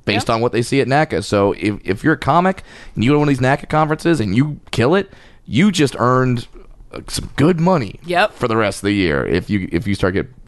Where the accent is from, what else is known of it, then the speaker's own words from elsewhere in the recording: California, United States; Well, you know, I'm from Orange County.